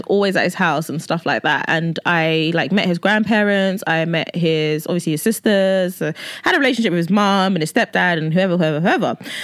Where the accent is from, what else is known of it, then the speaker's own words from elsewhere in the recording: Nigeria; okay, I'm Nigerian